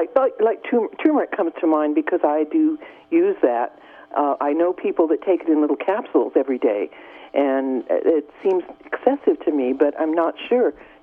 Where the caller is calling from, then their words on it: Garberville, California, United States; I'm from Garberville, and your mention of turmeric caught me